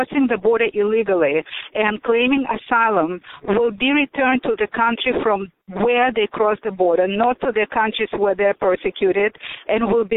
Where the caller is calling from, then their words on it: California, United States; Hi, I'm calling from California.